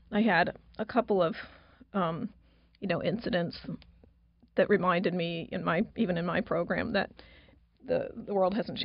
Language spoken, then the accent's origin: English; District of Columbia, United States; More or less the D.C. area.